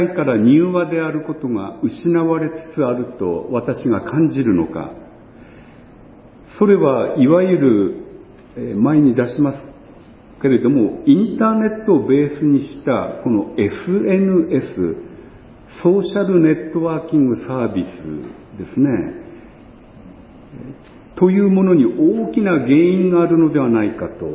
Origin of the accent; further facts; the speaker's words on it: Yamagata, Japan; 私の出身地である山形には、山形弁の一つとしてこのじっとしているという意味のちょどするという言葉があるんですけれども、